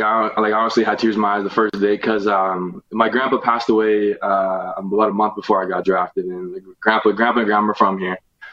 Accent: Regina, Saskatchewan, Canada; Especially as a little kid and growing up in Regina.

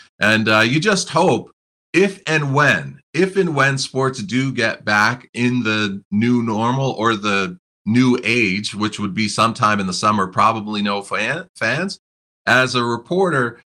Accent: Stouffville, Ontario, Canada; My hometown is Stouffville, Ontario, which is just under an hour north of Toronto.

